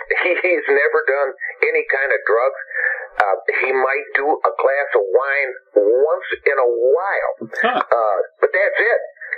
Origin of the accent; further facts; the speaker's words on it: Michigan, United States; there's a lot of transplants from my hometown and from Michigan in general.